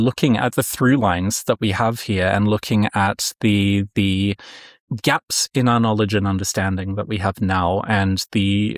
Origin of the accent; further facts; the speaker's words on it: Adelaide, South Australia, Australia; now in Germany; I'm an Australian. You might be able to tell that I'm not a German by my accent and my name. That means that I was raised on and I was educated on Kaurna land in what's now known as Adelaide in South Australia.